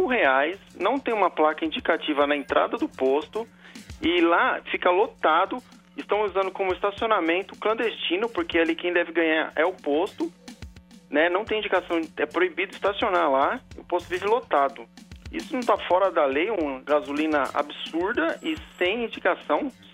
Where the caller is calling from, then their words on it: Guarulhos, São Paulo, Brazil; Eu sou de Guarulhos, mais precisamente Jardim Presidente Dutra.